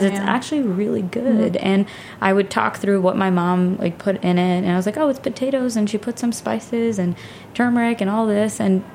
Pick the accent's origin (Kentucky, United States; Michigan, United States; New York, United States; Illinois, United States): New York, United States; Queens; New York is very special, and I grew up in Queens, which is one of the most diverse places in the world.